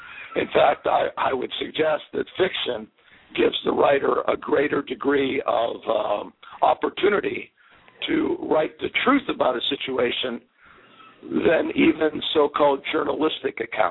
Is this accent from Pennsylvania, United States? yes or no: yes; New Eagle, Pennsylvania, United States; I'm from New Eagle, Pennsylvania, which is right next to a little town called Denora.